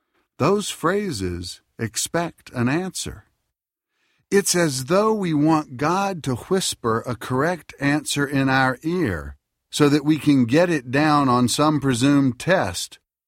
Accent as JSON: {"language": "English", "town": "Philadelphia", "region": "Pennsylvania", "country": "United States", "tie": "born or raised there", "said": "Let me tell you about Broad Street Ministries in my hometown of Philadelphia."}